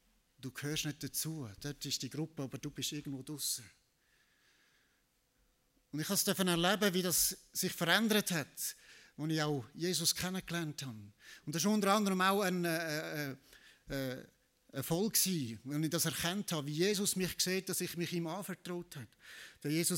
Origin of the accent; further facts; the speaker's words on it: Switzerland; born there; Ich bin als Schweizer geboren, ich kann nichts dazu tun und ich habe das Bürgerrecht von der Schweiz.